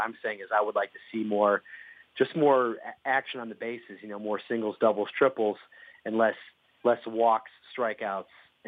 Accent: Wisconsin, United States; I grew up in Wisconsin, so I grew up a Brewers fan.

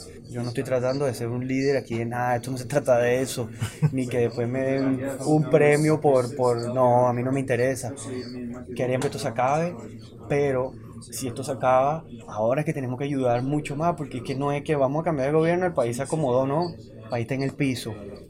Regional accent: Venezuela; born there; No, yo nací en Venezuela y siento igual que tú todo lo que está sucediendo.

